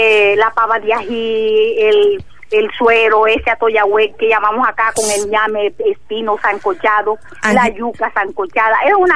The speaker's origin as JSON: {"language": "Spanish", "town": "Camarón", "country": "Colombia", "tie": "born or raised there", "said": "aquí felizmente en los Montes de María, sobre todo en Camarón, mi tierra natal."}